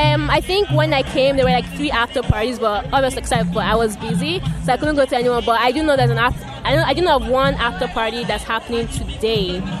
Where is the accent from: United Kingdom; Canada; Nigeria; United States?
Nigeria; I'm originally from Nigeria